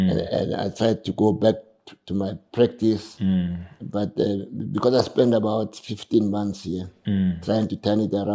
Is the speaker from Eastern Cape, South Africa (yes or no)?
no; Dobsonville, Gauteng, South Africa; I grew up in Dobsonville. You know, that's where, and my primary schooling was, I was at Ludirile in Dobsonville. Then I went to Sepo Thembu in Orlando East.